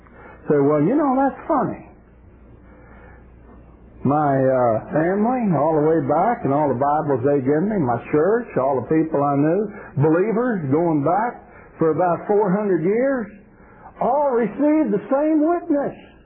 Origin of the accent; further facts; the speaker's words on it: Indiana, United States; Brother and sister, I come from Southern Indiana, we had a sister.